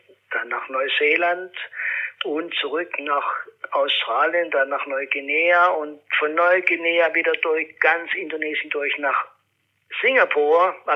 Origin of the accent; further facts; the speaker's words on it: Stuttgart, Baden-Württemberg, Germany; now in Pforzheim, Germany; Ich bin in Stuttgart geboren, wohne aber in den letzten Jahren in Pforzheim, weil meine Vorfahren kamen aus Pforzheim und aus dem Schwäbischen Wald. Ich bin eine Mischung, ja, aus Schwaben und Badenern.